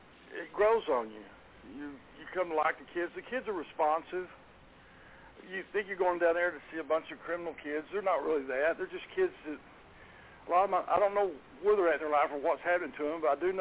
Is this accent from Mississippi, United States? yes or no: no; Garland, Texas, United States; born or raised there